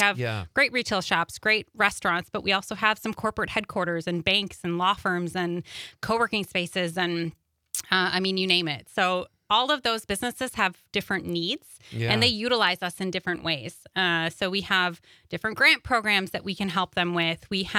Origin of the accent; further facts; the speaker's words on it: Two Rivers, Wisconsin, United States; Born and raised in Two Rivers, so good, you know, Northeast Wisconsin girl.